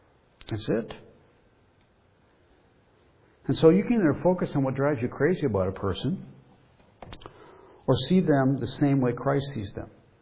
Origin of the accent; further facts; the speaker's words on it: Ireland; But I'm an Irishman and I ain't touching it.